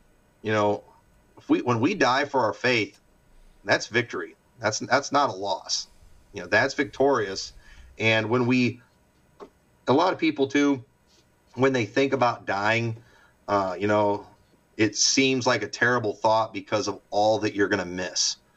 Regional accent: United States; But as an American, I would prefer to see our own country rise up against the government and overthrow those leaders.

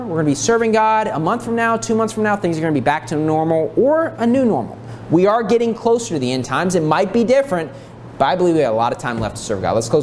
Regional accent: United States; I grew up in the U.S.

